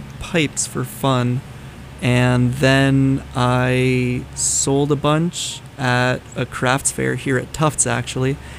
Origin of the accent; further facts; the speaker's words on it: New York, United States; So I'm actually from New York, not the city, but about half an hour outside.